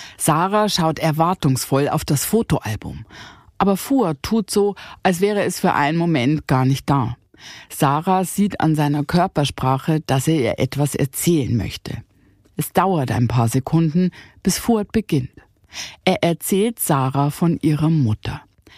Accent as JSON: {"language": "German", "town": "Cologne", "region": "North Rhine-Westphalia", "country": "Germany", "said": "Kann man sich als Kölner nicht vorstellen, nee, dass irgendwo nicht Karneval gefeiert wird."}